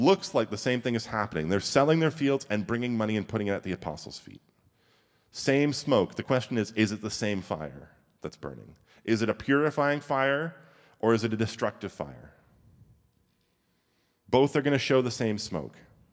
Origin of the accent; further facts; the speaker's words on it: Sudbury, Ontario, Canada; Growing up in Sudbury, which is up north, we had a couple of things.